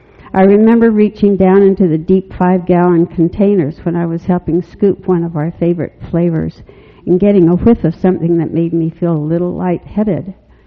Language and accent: English; Salt Lake City, Utah, United States; My church community and social life were directly integrated growing up in Salt Lake City.